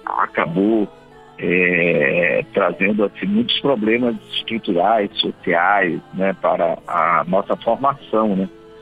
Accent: Porto Velho, Rondônia, Brazil; Sim, eu sou de Porto Velho, Rondônia.

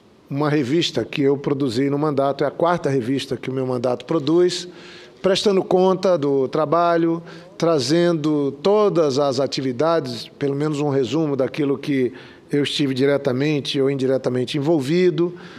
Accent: Acre, Brazil; agradecer a forma carinhosa com que fui recebido no estado do Acre, minha terra.

